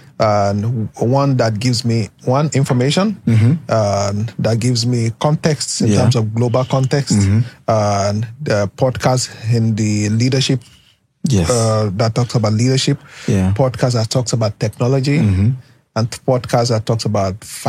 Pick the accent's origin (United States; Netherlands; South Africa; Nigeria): Nigeria; Ilorin, Kwara; I grew up in Ilorin. I was born in Ilorin, Kwara State.